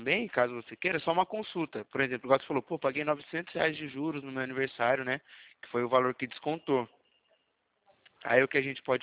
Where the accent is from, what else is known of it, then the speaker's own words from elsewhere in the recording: São Paulo, Brazil; eu sou de São Paulo, da Poupacred.